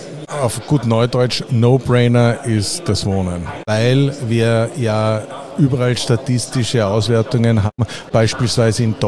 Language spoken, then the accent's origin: German; Salzburg, Austria; Ich selber bin Salzburger